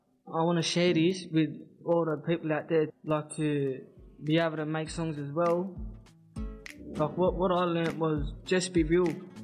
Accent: Penrith, New South Wales, Australia; I'm from Penrith, and I'm bringing you my story this week.

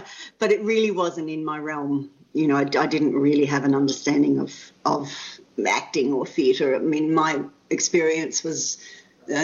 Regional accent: Caloundra, Queensland, Australia; I grew up in Caloundra on the Sunshine Coast

